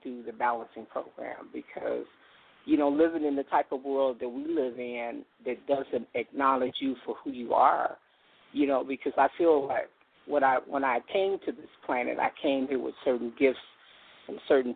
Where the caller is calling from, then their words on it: Colorado, United States; I'm calling from Colorado.